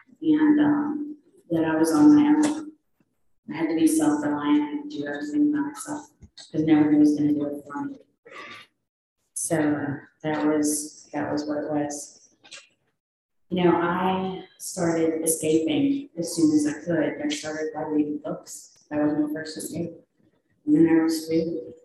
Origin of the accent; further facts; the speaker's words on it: Galveston, Texas, United States; now in Chicago, United States; As you can't tell, I'm not from there. I'm from Texas. I was born in Galveston and lived about an hour from there, grew up there.